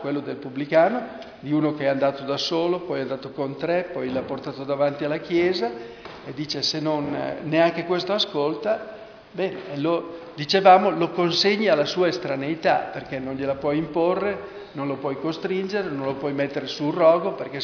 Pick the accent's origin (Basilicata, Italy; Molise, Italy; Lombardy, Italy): Lombardy, Italy; Io sono un lombardo.